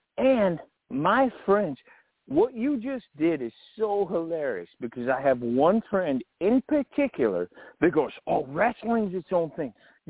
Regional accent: Michigan, United States; We're from Michigan, right?

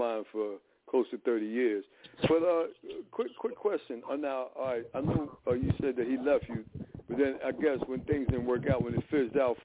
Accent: Newark, New Jersey, United States; I'm from Newark, New Jersey.

